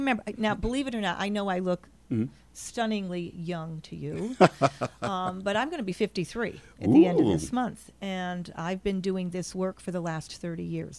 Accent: Schenectady, New York, United States; So he talked about his neighborhood. I'm from Schenectady.

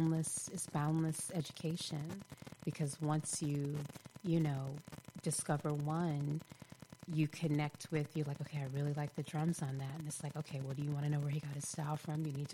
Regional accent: Brooklyn, New York, United States; because I'm from Brooklyn originally, and we

